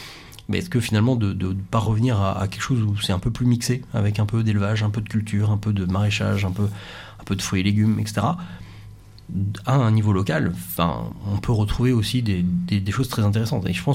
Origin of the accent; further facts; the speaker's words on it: Normandy, France; Alors, je suis normand, donc je vais faire une réponse de normand.